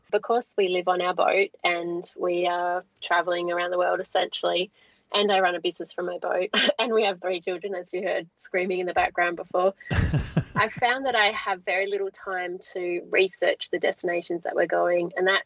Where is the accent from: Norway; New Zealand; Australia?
Australia; Adelaide, South Australia; No, not at all. I'm from Adelaide, Australia.